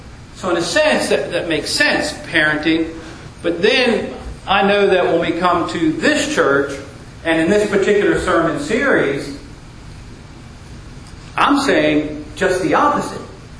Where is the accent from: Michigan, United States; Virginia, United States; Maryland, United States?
Maryland, United States; Baltimore; probably because I grew up in Baltimore, which was at that point a very successful sports city.